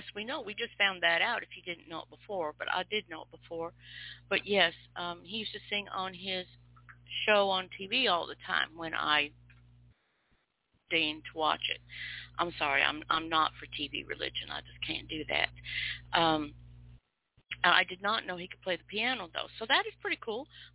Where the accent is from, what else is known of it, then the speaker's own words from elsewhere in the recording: Pacific Northwest, United States; See, I grew up in the Pacific Northwest, so things like that are not sacred to me.